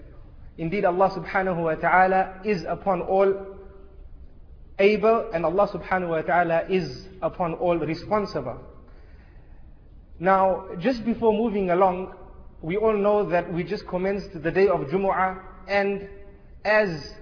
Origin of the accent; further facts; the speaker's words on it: Leicester, East Midlands, United Kingdom; born there; I was born in Leicester General, which is nearby.